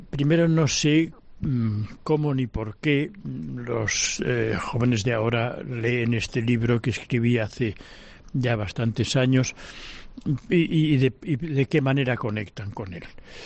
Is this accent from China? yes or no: no; Barcelona, Catalonia, Spain; yo nací en Barcelona, me crié en Barcelona y he pasado gran parte de mi vida ahí, pero también he pasado gran parte de mi vida afuera